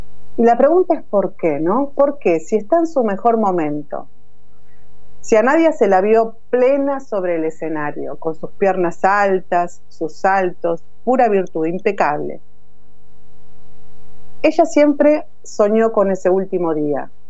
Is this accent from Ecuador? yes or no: no; Avellaneda, Buenos Aires Province, Argentina; Yo nací en Avellaneda